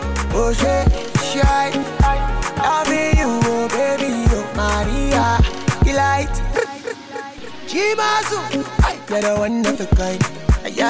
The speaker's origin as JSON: {"language": "English", "country": "Nigeria", "said": "I know you come from UK. Me, I come from Nigeria."}